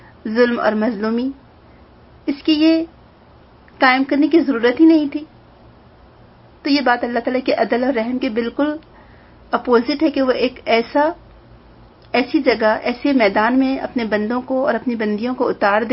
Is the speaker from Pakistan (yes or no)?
no; India; چونکہ ہم لوگ ہندوستان سے تعلق رکھتے ہیں آپ کو معلوم ہوگا کہ بھگوان کی لیلا کہتے ہیں نا وہ لوگ